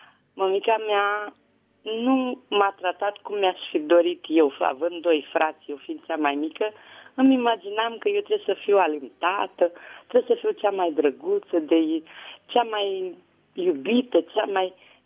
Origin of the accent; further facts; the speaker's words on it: Tulcea, Tulcea County, Romania; sunt din Tulcea.